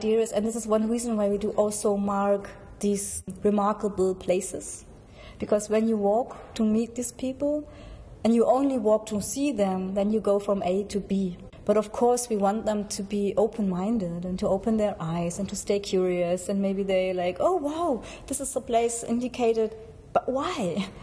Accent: Stuttgart, Baden-Württemberg, Germany; now in Leipzig, Germany; I come from South Germany, from the west. And my colleague, she comes from West Germany, from the north. She comes from Bremen and I come from Stuttgart. But I moved there in 94. So I'm nearly a real Leipziger now.

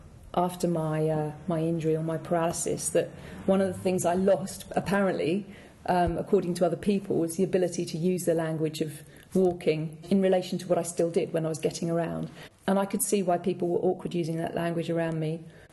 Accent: Colchester, East of England, United Kingdom; Although I've moved about, I was born and brought up in Colchester, and post-paralysis in 1995, I came back here to live.

